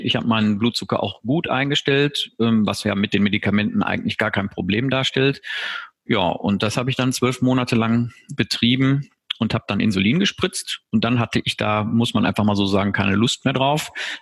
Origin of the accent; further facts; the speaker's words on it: Hagen, North Rhine-Westphalia, Germany; now in Bochum, Germany; ich lebe ja im Ruhrgebiet in Bochum. Ich bin umgezogen vor, weiß ich nicht, 25 Jahren aus meiner Heimatstadt Hagen, wo ich einen Hausarzt hatte, nach Bochum.